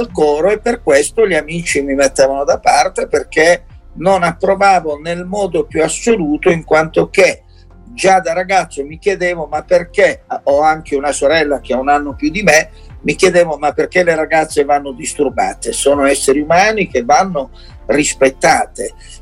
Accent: Bari, Apulia, Italy; io sono cresciuto a Bari, sono nato nel 50 e quindi negli anni 60 ero un giovane

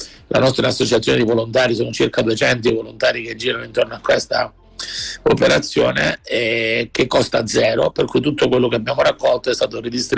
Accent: Calabria, Italy; accent: Calabrian; io, come si sente, sono calabrese

